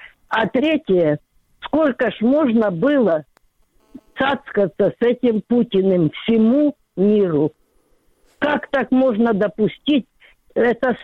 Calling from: Donetsk, Donetsk Oblast, Ukraine; Территория из Донецка.

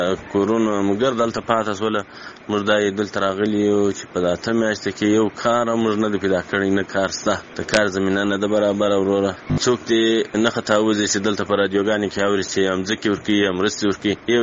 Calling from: Kandahar, Afghanistan; also born or lived in Pakistan

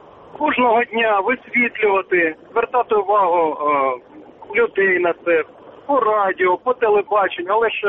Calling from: Kyiv, Ukraine; я з Києва.

